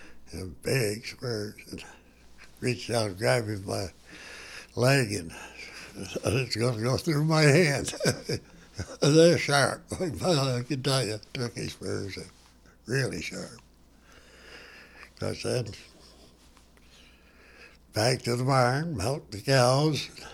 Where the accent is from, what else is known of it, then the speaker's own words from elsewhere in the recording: Vermont, United States; And finally, I bought a for myself, and had it when I come from Vermont.